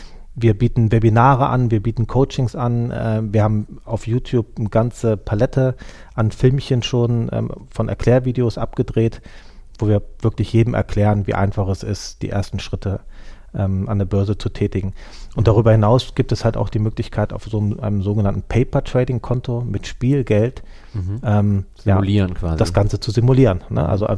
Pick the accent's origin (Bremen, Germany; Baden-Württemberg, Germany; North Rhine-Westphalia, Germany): North Rhine-Westphalia, Germany; Düsseldorf; born there; dass ich ja gebürtiger Düsseldorfer bin und hier in Düsseldorf lebe.